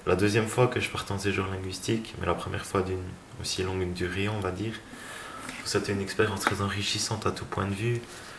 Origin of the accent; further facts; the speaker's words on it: Jura, Switzerland; que j'habitais comme ça dans une ville, surtout quand on est jurassien, ça fait un grand changement.